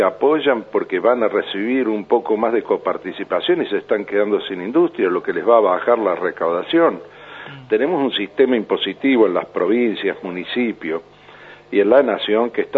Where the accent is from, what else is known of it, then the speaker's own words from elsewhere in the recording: Córdoba, Argentina; nosotros en Córdoba, usted sabe, yo soy de Córdoba